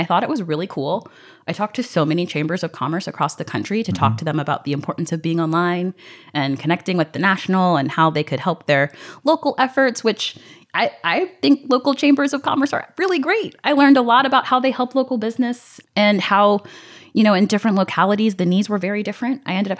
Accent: Chesapeake, Virginia, United States; So I grew up in Chesapeake, Virginia. Both of my parents are from Zimbabwe, which is a small country just north of South Africa.

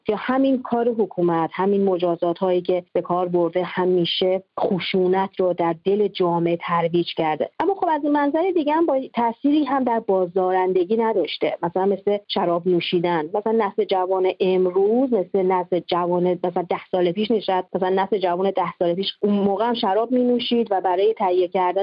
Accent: Iran; همه ما کسانی که در ایران زندگی کردیم، در اون به دنیا اومدیم، بزرگ شدیم

